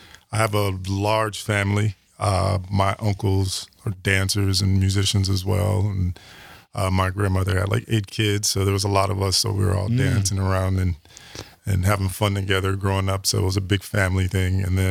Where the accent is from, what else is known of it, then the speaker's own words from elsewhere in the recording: Madison, Wisconsin, United States; also born or lived in Seattle / New York; Brought it back home to Wisconsin, to Madison. And then I came back from Seattle for about 5 years and started the soul rap movement.